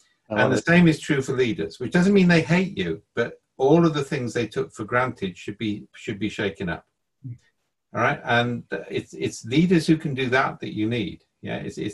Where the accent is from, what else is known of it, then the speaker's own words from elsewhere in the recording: Wales, United Kingdom; But if the English come, we're all Welsh.